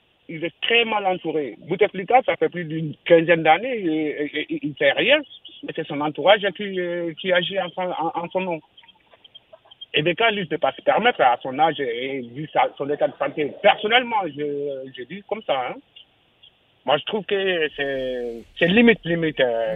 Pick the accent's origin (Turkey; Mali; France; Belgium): Mali; Pour commencer d'abord, je suis malien, pas politique